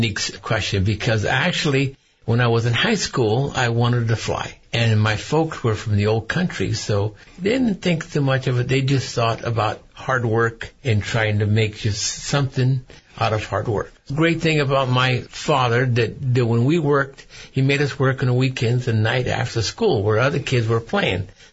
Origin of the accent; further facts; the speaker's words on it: Half Moon Bay, California, United States; I grew up right here in Half Moon Bay. Went to school here and everything, all in Half Moon Bay.